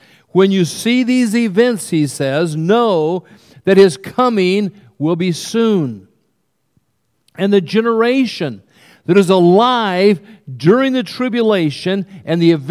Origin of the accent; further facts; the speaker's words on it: California, United States; I was raised in California. We had fig trees.